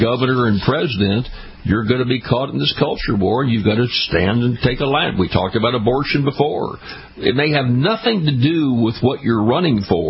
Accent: Louisiana, United States; I was an elected official here in my home state of Louisiana for 28 years.

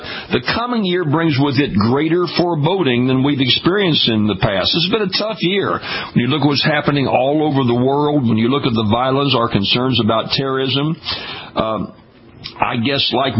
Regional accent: Scotland, United Kingdom; It's an old Scottish tune, by the way. I know that because I'm Scottish.

